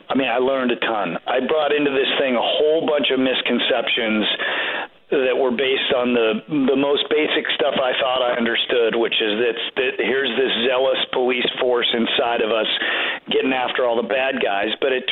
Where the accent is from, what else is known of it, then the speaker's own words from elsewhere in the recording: Colorado, United States; I grew up in Colorado, right near you guys.